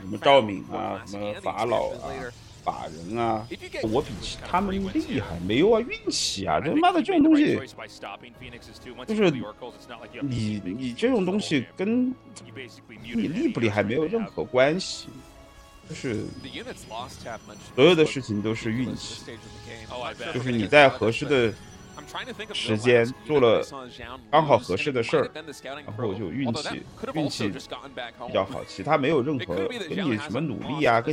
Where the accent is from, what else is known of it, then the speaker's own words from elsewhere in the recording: Sichuan, China; now in Shanghai, China; 我只是他妈把户口换到上海了，但是我